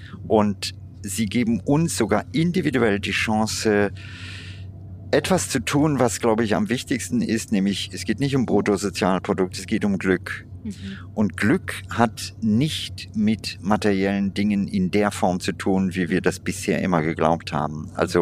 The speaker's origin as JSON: {"language": "German", "country": "India", "tie": "born or raised there", "said": "in meiner Kindheit in Indien war Hunger in einer anderen Dimension vorhanden als heute."}